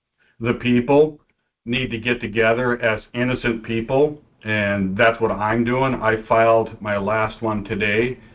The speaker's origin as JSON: {"language": "English", "region": "Minnesota", "country": "United States", "said": "I'm from Minnesota."}